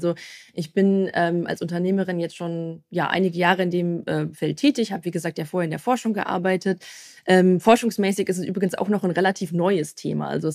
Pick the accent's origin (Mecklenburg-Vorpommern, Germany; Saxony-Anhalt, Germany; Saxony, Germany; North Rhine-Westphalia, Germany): North Rhine-Westphalia, Germany; Cologne; ich komme aus Köln